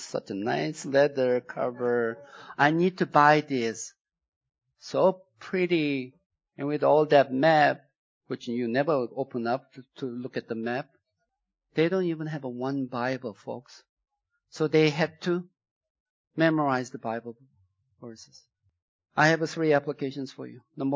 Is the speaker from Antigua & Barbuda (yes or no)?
no; South Korea; English is a second language; now in United States; I came from South Korea. I know many of you think that I came from the southern Sweden, but I'm from South Korea. South Korea, when I was growing up, there's a lot of things that we could not do.